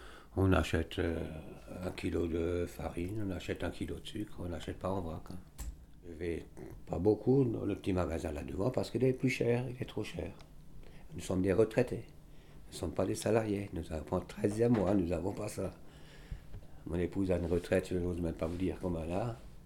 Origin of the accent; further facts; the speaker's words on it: Strasbourg, Grand Est, France; born there; Je suis né à Strasbourg, près des Halles. Et après, quand j'avais 2 ans, on est venu ici.